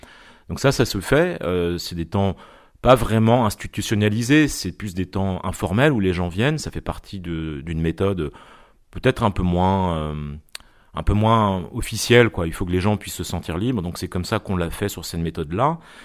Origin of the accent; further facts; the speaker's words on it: Rosporden, Brittany, France; moi je suis natif et j'ai grandi à Rospordin. Mon père était ouvrier, ma mère était infirmière. Je suis dans un milieu de classe moyenne, on va dire